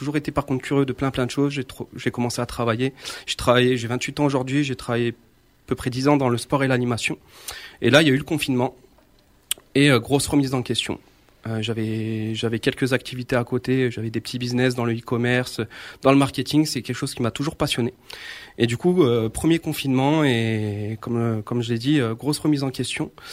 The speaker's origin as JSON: {"language": "French", "town": "Saint-Martin-d'Hères", "region": "Auvergne-Rhône-Alpes", "country": "France", "tie": "born or raised there", "said": "J'ai grandi à Saint-Martin-d'Hères. J'étais au collège Fernand Léger, pour ceux qui connaissent."}